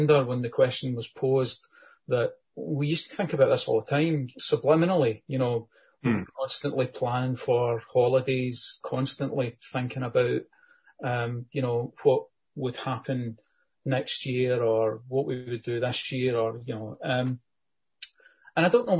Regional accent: Glasgow, Scotland, United Kingdom; born there; now in Ayrshire, United Kingdom; I'm very, very fond of Ayrshire and Kilmarnock, although I'm Glaswegian born, adopted down here when probably about 30 odd years ago.

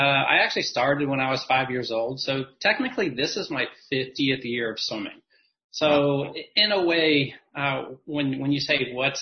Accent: Cincinnati, Ohio, United States; I'm actually from Cincinnati, Ohio, and I swam with a relatively well-known swim team growing up, produced many Olympians.

